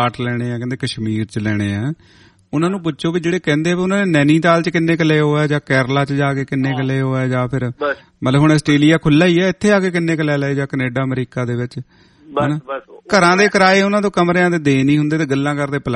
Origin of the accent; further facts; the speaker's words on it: Punjab, India; now in abroad; ਹੁਣ ਅਸੀਂ ਪੰਜਾਬ ਤੋਂ ਆਏ ਆ